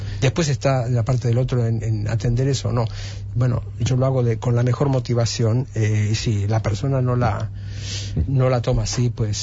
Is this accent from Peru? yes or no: no; Argentina; soy argentino y no llevo la bandera puesta, pero he recorrido un poco mundo en cuanto a teatros de ópera